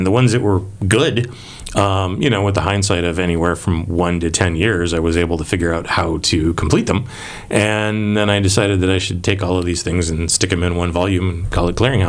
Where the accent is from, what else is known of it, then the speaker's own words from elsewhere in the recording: Cocoa Beach, Florida, United States; And so I grew up in Cocoa Beach. Well, I spent a lot of my childhood in Cocoa Beach.